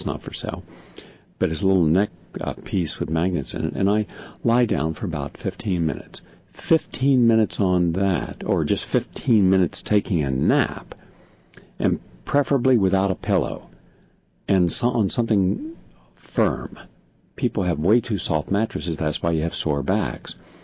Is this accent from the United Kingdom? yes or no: no; Southern US, United States; Where I grew up in the South, as children, we were told, whether we liked it or not, more often not, we did not like it, to take a nap.